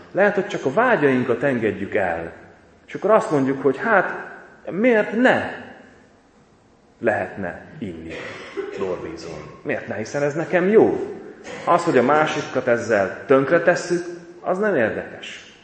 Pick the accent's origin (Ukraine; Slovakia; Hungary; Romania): Ukraine; Zakarpattia Oblast